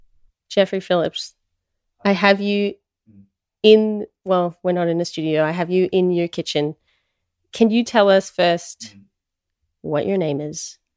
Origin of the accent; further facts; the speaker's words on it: Australia; Jeff is Australian, I'm Australian